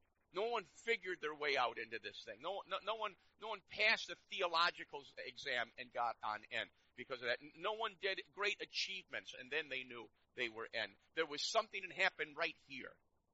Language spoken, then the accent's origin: English; Chicago, Illinois, United States; You know, I come from Chicago.